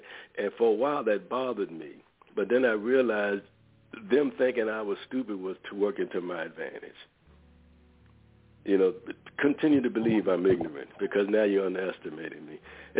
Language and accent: English; Richmond, Virginia, United States; I'm from Gilpin Court. And folks, oh, man, you from Jackson Ward. I said, no, let's keep it straight. I'm from Gilpin Court, which is in Jackson Ward.